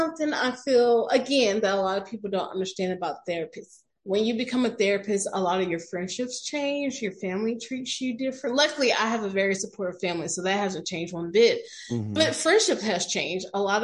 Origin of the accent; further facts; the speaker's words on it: the South, United States; I grew up in the South where therapy wasn't talked about.